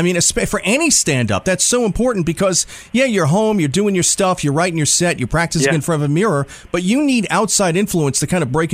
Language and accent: English; New Jersey, United States; I grew up in Jersey.